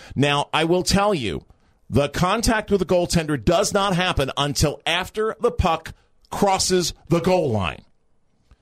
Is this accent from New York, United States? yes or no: no; Philadelphia, Pennsylvania, United States; even though I grew up in Philly and Les Steckel still sticks in my craw.